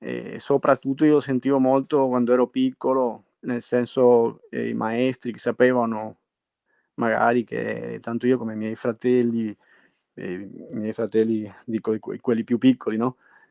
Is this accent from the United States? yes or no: no; Cuba; also born or lived in Argentina; io sono nato in Argentina e poi la mia famiglia è andata via negli anni 70 a Cuba, per motivi politici anche legati alla famiglia, e quindi io sono cresciuto a Cuba.